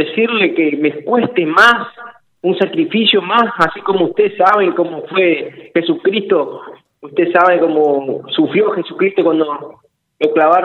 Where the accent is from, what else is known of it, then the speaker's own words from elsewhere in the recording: Avellaneda, Buenos Aires Province, Argentina; Sí, de Avellaneda